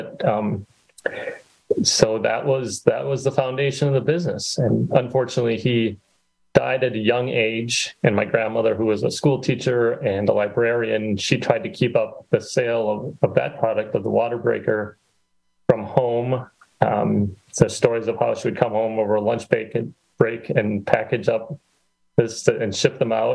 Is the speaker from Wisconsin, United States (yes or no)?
yes; Manitowoc, Wisconsin, United States; also born or lived in Chicago; Yeah. I grew up in Manitowoc, went to school, high school at Lincoln, went to college in Chicago, worked in Chicago, then Baltimore, Washington area for a while, then back to Chicago for a few years.